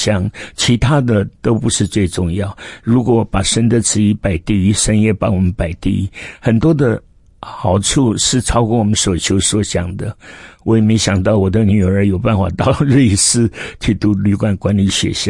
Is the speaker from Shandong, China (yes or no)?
yes; Shandong, China; now in Taiwan; 但是那个时候他也不知道我是山东人，所以有些事我们也没有骗他，也不是要骗他，因为他没有问我是哪里人，他不需要问的，因为我会讲台语嘛。